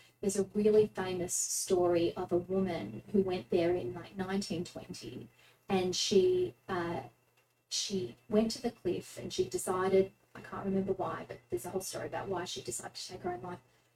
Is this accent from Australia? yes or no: yes; Australia; as an Australian